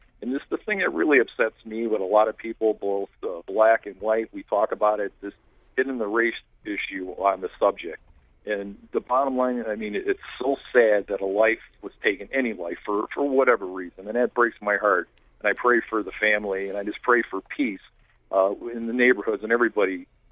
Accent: Cleveland, Ohio, United States; I'm from Cleveland. I'm a community activist.

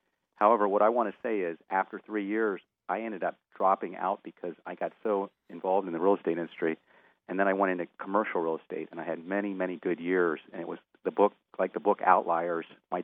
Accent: Columbus, Ohio, United States; I wanted to let you know, I grew up here in Columbus.

